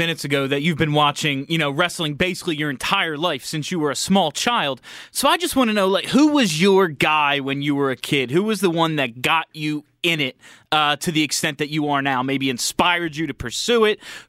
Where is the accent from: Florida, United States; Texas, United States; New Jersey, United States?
New Jersey, United States; I'm from New Jersey, and I'm a Flyers fan.